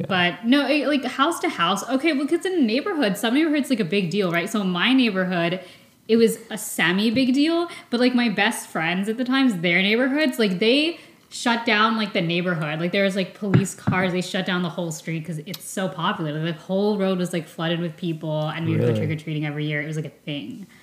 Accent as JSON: {"language": "English", "region": "Texas", "country": "United States", "tie": "born or raised there", "said": "It's like, this is what you get for growing up in Texas."}